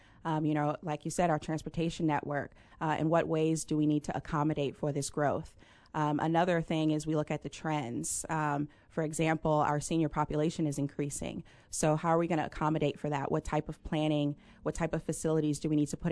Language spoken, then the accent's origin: English; Boston, Massachusetts, United States; born there; I was born in Boston.